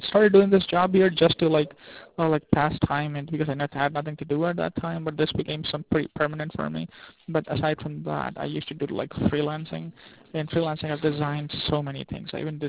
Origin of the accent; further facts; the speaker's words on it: Rockford, Illinois, United States; moved away as an adult; now in New York, United States; I came from Rockford to New York about 4 years ago, and I signed up with these guys.